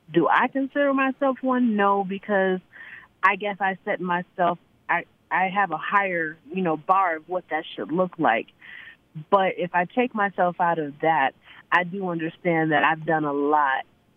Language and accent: English; Buffalo, New York, United States; now in Las Vegas, United States; I currently live in Las Vegas, but I'm from Buffalo, New York.